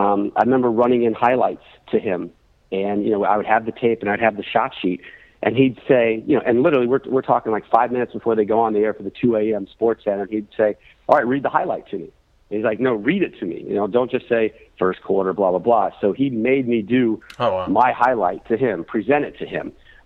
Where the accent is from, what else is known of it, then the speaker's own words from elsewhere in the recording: Connecticut, United States; I grew up in Connecticut, so Bristol was just down the road for me.